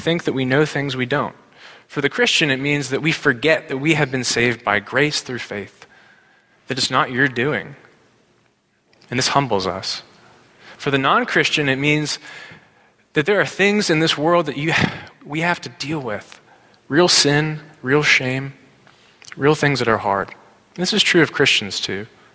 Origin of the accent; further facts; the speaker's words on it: Pittsburgh, Pennsylvania, United States; I'm from Pittsburgh, and go to my Jewish mother